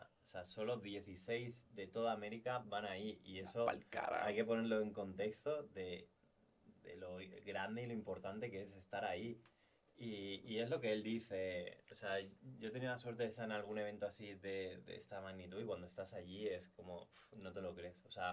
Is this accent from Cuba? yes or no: no; Torrellano, Valencian Community, Spain; now in Puerto Rico; yo vengo de España, de Torrellano, exactamente